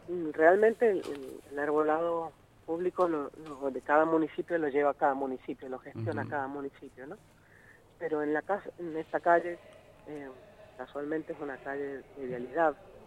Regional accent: Mendoza, Argentina; los árboles nos dan sostenibilidad a nosotros como mendocinos

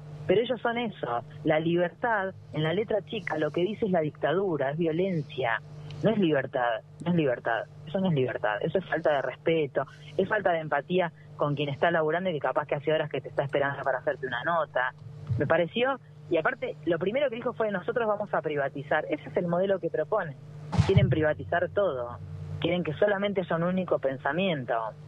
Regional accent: Argentina; como argentinos y argentinas

